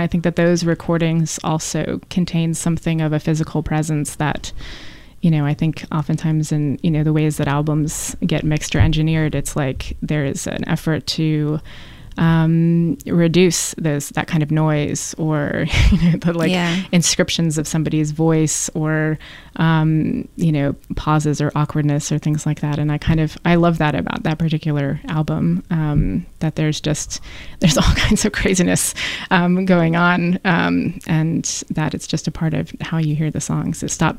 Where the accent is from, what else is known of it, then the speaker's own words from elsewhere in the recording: Florida, United States; it reminds me so much of home. I'm from Florida.